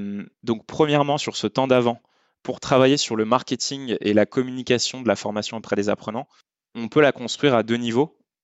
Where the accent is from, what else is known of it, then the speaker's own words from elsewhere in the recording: France; accent: French; Je vous épargne mon accent français parce que c'est un ouvrage anglais